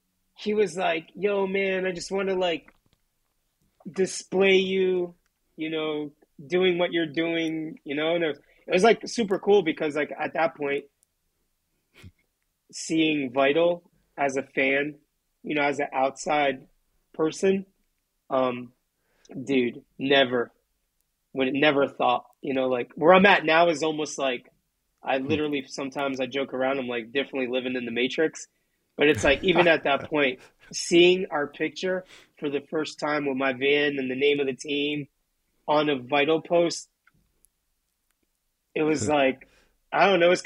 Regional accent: Newark, New Jersey, United States; Just like I didn't grow up in Brooklyn, but I grew up in Newark, New Jersey.

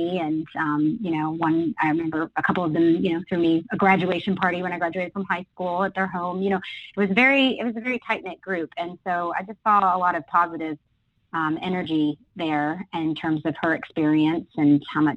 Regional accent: Houston, Texas, United States; I was born in Houston at Women's Hospital, and I grew up in Houston until I went away to college. And I'm actually a fourth-generation Houstonian on my father's side.

